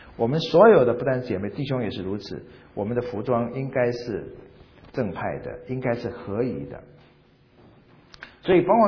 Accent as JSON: {"language": "Chinese", "country": "South Korea", "said": "没有黄的，没有我们韩国人的。"}